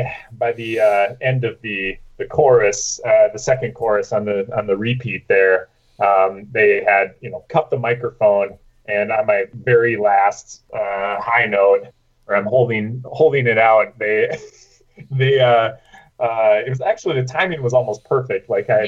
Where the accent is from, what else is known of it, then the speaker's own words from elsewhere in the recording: United Kingdom; oh, you're a British lobbyist, you're British, and started yelling at me for being British.